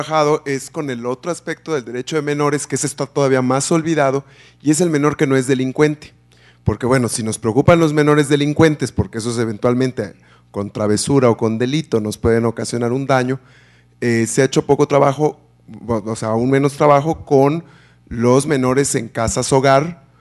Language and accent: Spanish; Yucatán, Mexico; Yo estudié en Yucatán, o sea, yo soy de Yucatán, estudié en Yucatán la carrera